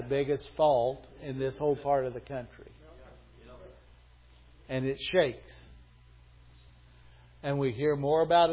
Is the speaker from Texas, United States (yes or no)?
no; California, United States; Now, I grew up in California, and we knew about earthquakes.